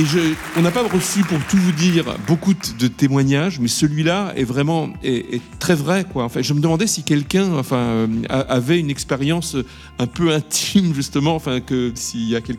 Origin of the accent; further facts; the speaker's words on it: France; Avoir 20 ans à Londres à cette période, c'était tout simplement fabuleux, surtout en tant que Français.